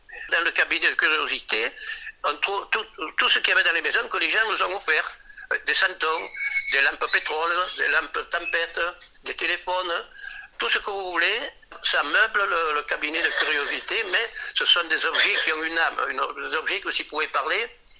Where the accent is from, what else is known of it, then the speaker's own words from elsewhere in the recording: Valensol, Provence-Alpes-Côte d'Azur, France; born there; moi je suis né à Valensol, oui, oulala. Toute ma famille est née à Valensol, mon arrière-grand-père, mon grand-père.